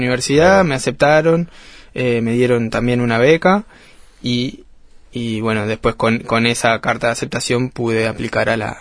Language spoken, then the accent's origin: Spanish; Uruguay; espero que sirva para que otros uruguayos y uruguayas se conozcan más acerca de la fundación